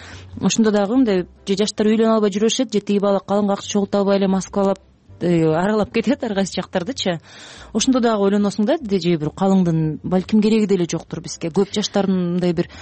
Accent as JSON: {"language": "Kyrgyz", "region": "Talas Region", "country": "Kyrgyzstan", "said": "Мисалы мен өзүм таластыкмын да, анан аяна Жадыра да таластык экен го болуп атат."}